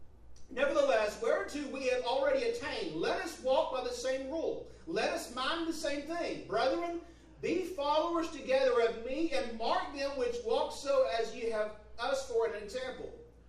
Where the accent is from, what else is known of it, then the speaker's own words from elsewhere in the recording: Panama; I come from Panama. I can tell you all about Panama, the ins and outs of it.